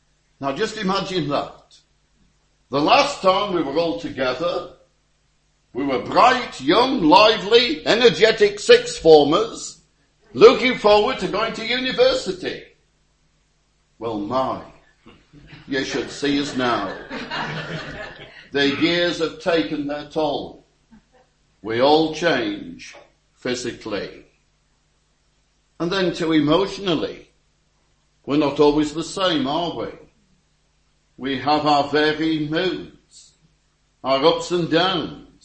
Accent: Morecambe, North West England, United Kingdom; I went back to my hometown of Morecambe for a school reunion.

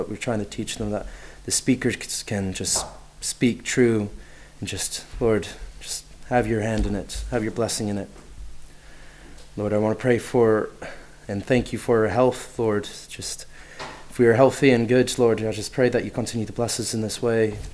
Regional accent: Mexico; also born or lived in Colombia; So my parents are missionaries. They were missionaries in Colombia and then in Mexico. So I grew up in Mexico for 8 years.

